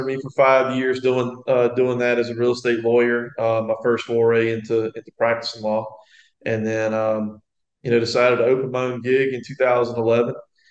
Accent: Ponchatoula, Louisiana, United States; Yeah, so born and raised in Ponchatoula. You know, great grandparents moved here in the 20s, and they were basically strawberry farmers, and then that morphed into working at the plants down in the river parishes.

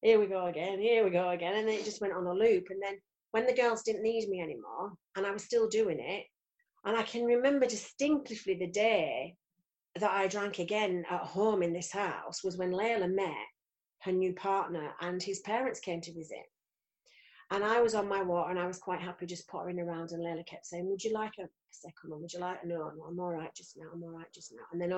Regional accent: Ireland; accent: Irish; So, you know, it didn't matter that I had my Irish accent. I mean, it's gone now, but it didn't matter there. It mattered in London.

